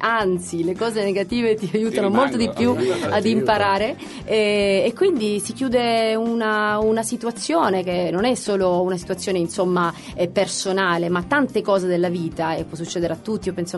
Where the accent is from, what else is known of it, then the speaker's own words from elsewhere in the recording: Sicily, Italy; c'era un freddo allucinante, ragazzi, cioè sono siciliana, non ci è abituata